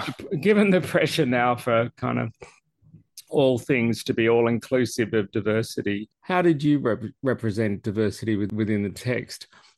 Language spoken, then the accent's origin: English; Tasmania, Australia; So I grew up in Tasmania